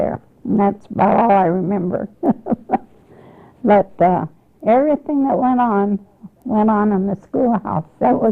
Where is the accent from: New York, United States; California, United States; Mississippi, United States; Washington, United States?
Washington, United States; Tacoma; I really thought I was pretty hot stuff, because I was from Tacoma